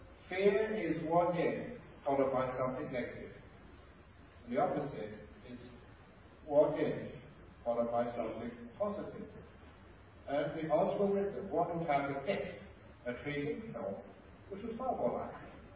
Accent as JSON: {"language": "English", "town": "Perth", "region": "Western Australia", "country": "Australia", "tie": "born or raised there", "said": "one of those was last year in my hometown in Australia, of Perth, Western Australia"}